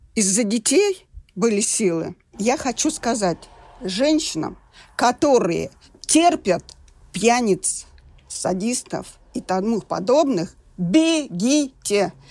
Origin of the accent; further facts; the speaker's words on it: Nizhny Novgorod, Nizhny Novgorod Oblast, Russia; Родилась я в Нижнем Новгороде, в обыкновенной рабочей семье.